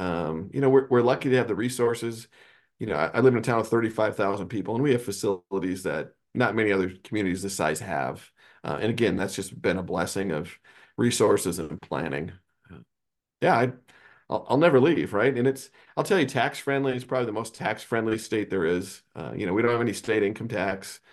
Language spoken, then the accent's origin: English; Gillette, Wyoming, United States; You know, if there's nobody there from Gillette, I may not go. But if I've got somebody from my hometown willing to make the trip and come talk to me, that means something extra.